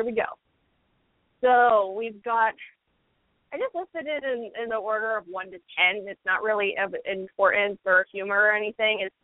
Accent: New England, United States; I mean, it's really cool because I'm from New England, and the Patriots are playing for the Super Bowl.

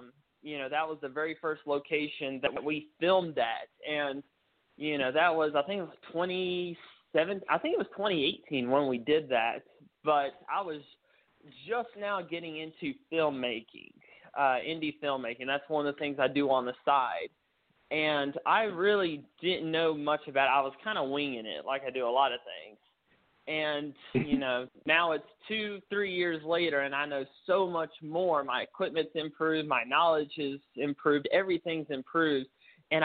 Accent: Virginia, United States; I'm hoping to do the Paris Theater in Parisburg, Virginia, close to my hometown.

